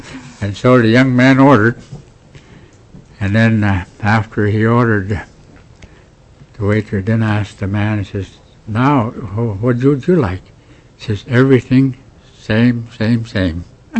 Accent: Dillingham, Alaska, United States; I'm from Dillingham, Bristol Bay area.

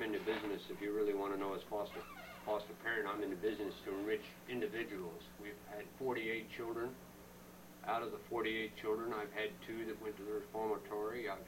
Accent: Virginia, United States; moved away; I'm an implant from Virginia. I came here in 1965.

